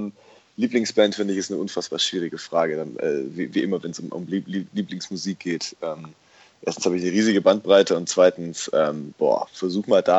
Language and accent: German; Urbach, Baden-Württemberg, Germany; ich komme ja aus dem Remstal und habe in Urbach mein Elternhaus